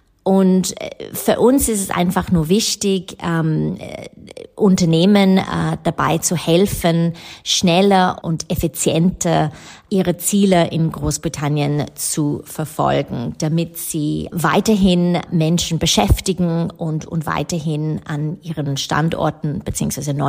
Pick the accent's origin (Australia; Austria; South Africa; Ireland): Australia; Und das habe ich auch als Australierin auch lernen müssen. Wir sind da viel, viel direkter.